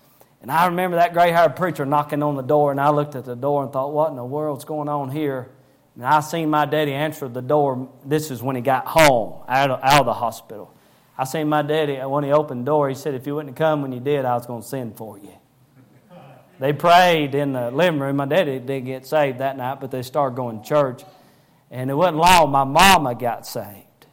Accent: Tennessee, United States; Now, I'm from Tennessee

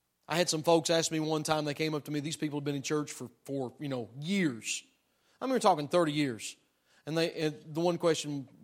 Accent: Tennessee, United States; I'm a redneck from Tennessee. Look, I am a hillbilly, and I like classical music.

